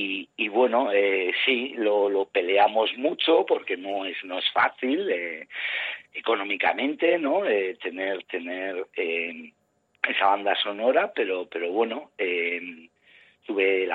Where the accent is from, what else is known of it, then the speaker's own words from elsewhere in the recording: Arrasate-Mondragón, Basque Country, Spain; volver a esas calles, ¿no?, donde yo crecí, en Arrasate Mondragón